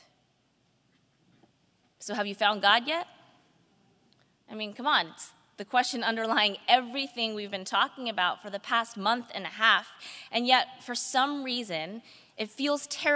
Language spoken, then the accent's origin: English; California, United States; I grew up in the East Bay in Northern California, but I went to college in Southern California in San Diego.